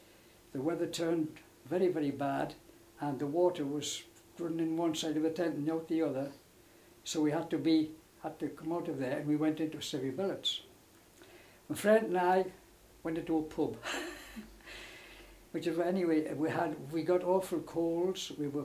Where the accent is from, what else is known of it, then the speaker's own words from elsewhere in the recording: Allendale, North East England, United Kingdom; Well, I was born in Allendale in 1920, and I went to Allendale School.